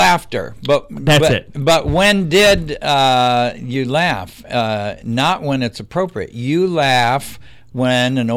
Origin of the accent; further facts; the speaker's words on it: Lorain, Ohio, United States; And I'm a guy. I'm just a white guy from Lorraine.